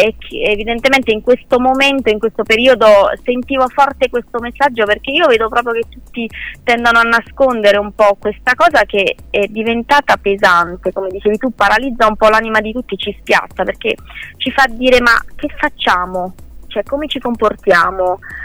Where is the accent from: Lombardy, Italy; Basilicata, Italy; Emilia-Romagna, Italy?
Basilicata, Italy; già a 10 anni, già ero sui palchi della Basilicata, io di origini sono della Basilicata, Calabria